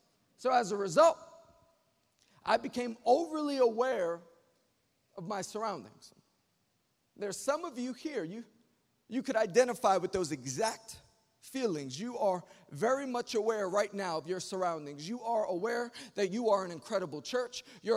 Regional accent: Queens, New York, United States; Now, my friend lived in Brooklyn, and I grew up in Queens, which is really just a quick way of saying our homes were miles apart from one another.

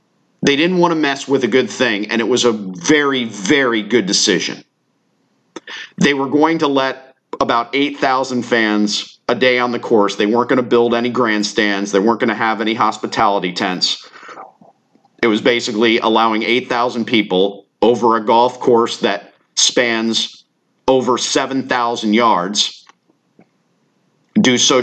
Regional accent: United States; I'm sorry, I am an American, and when the American team wins, it doesn't benefit my life one bit.

